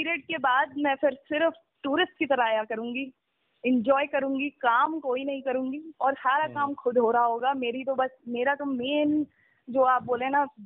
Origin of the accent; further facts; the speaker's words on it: Himachal Pradesh, India; हाँ हिमाचल से हूँ तो ठीक है लोग बोलते हैं अच्छा आप लोकल हैं